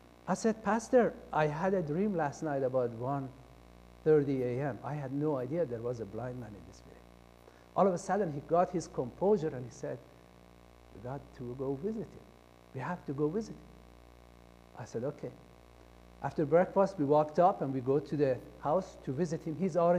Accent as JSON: {"language": "English", "country": "Iran", "tie": "born or raised there", "said": "I think I smoked my first cigarette in the village where I grew up in Iran because I was bored."}